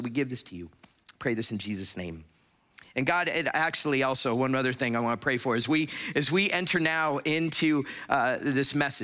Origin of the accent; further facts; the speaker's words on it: Florida, United States; Surprise, surprise, I'm from Florida. That's like the orange juice capital of the United States of America. We had an orange tree growing on the side of our house when I was growing up.